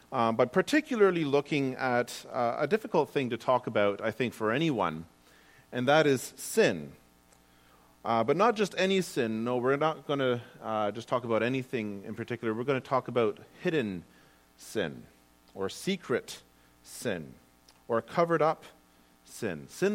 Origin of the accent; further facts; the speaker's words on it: Kitchener, Ontario, Canada; I am hailing from Kitchener, Waterloo, Elmira, Hawkesville area, for those of you who are familiar with that area.